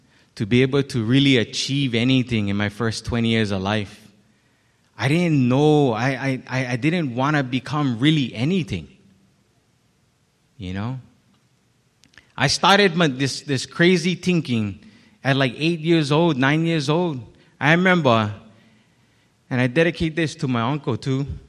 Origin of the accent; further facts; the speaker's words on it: Kailua, Hawaii, United States; We used to go to, we grew up in Kailua. We used to go to this little store around the corner.